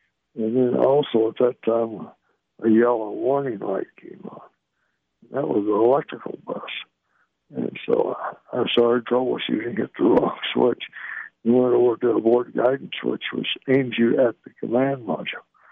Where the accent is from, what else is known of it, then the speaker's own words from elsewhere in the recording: Oklahoma, United States; Well, I grew up out in Western Oklahoma by the Dust Bowl, and most Oklahomans like to work hard